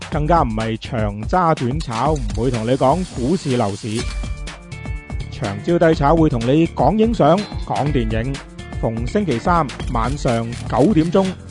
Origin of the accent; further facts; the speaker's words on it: China; 即系同我哋中国人啊，梗系修身齐家治国平天下，你搞掂咗自己屋企先啦。